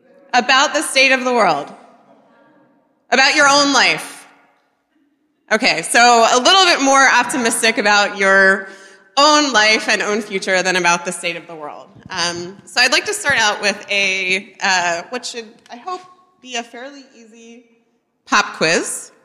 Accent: United States; for me as an American, the, you know, recent U.S. election

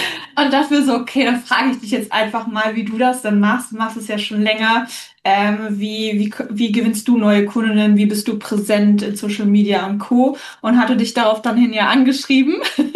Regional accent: Brandenburg, Germany; ich komme aus der Nähe von Berlin und bin 33 Jahre.

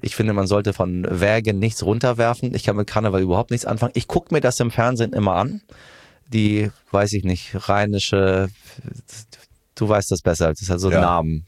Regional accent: Tehran, Tehran Province, Iran; now in Hamburg, Germany; aber ich bin ja gar nicht Hamburger. Ich bin ja Iraner.

